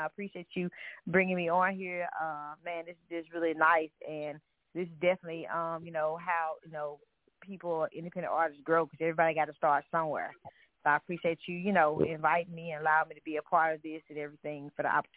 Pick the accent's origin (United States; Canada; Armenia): United States; St. Louis, Missouri; now in Tupelo, United States; I'm actually originally from St. Louis, but I reside in Tupelo, Mississippi, so I represent for the Silk.